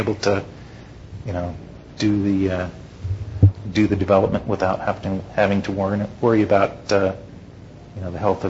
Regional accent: Houston, Texas, United States; Okay, I'm from Houston, so that's why it's Central Daylight Time zone.

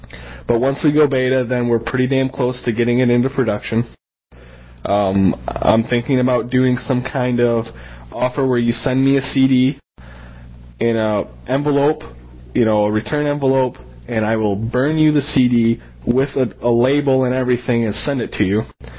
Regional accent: Michigan, United States; And I am new to this area. I'm from Michigan.

